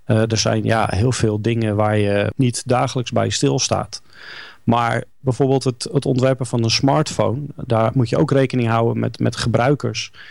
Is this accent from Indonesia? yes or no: no; Voorburg, South Holland, Netherlands; Ik ben een radioamateur uit Voorburg.